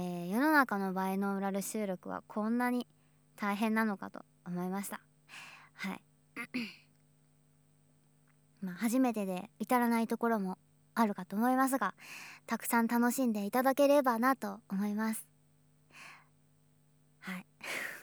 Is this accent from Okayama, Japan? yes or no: no; Fukuoka, Japan; 私福岡出身なんですけど、福岡出身なんで、